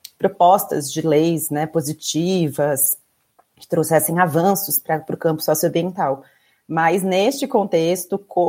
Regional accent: São Paulo, Brazil; also born or lived in Piracicaba / Manaus; eu sou originalmente de São Paulo, capital. Fiz faculdade no interior, daí, em Piracicaba, fiz engenharia florestal. De lá, já entrei, né, no meu primeiro emprego em Manaus, então morei lá por 2 anos. Depois, voltei pra Piracicaba

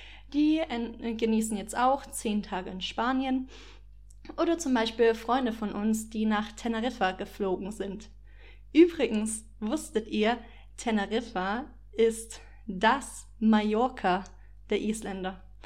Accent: Germany; weil es ist für mich, muss ich sagen, persönlich als Deutsche sehr schwer zu betonen

